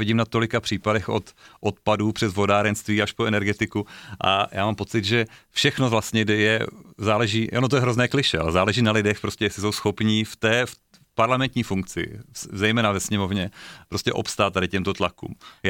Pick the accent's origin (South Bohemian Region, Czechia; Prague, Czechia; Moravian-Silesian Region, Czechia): Moravian-Silesian Region, Czechia; Havířov; Já jsem ze Severní Moravy, z Havířova, vyrůstal jsem prostě v prostředí, které bylo jiné než tady, než mají lidi představu tady ve velkých městech